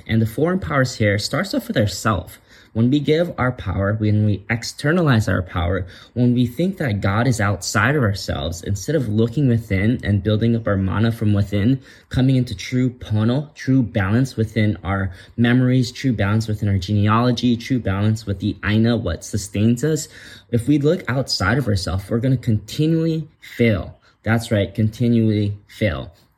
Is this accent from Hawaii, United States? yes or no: yes; Hawaii, United States; And if you're like me growing up in Hawaii, you kind of know what I'm talking about.